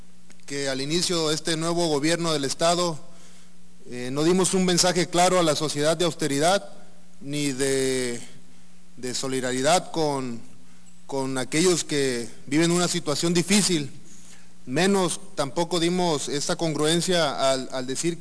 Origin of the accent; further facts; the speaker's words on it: Mexico; quisiera de manera particular como ciudadano mexicano, como diputado, expresar mi solidaridad